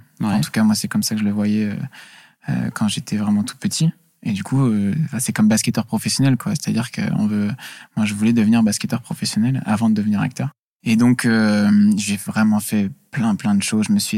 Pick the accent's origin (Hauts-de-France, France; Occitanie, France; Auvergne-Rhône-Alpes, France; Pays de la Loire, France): Hauts-de-France, France